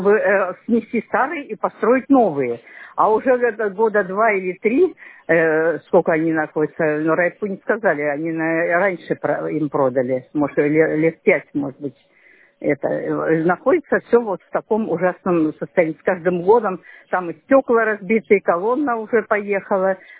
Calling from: Toksovo, Leningrad Oblast, Russia; А вот я из Токсова звоню, в Всеволожский район Ленинградской области.

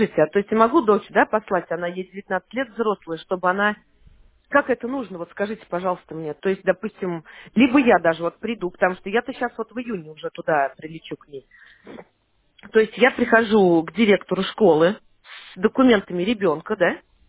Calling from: Penza, Penza Oblast, Russia; я вас беспокою из Пензы. То есть планируем летом, после окончания школы, с сыном переехать к дочери, вот в Шушары

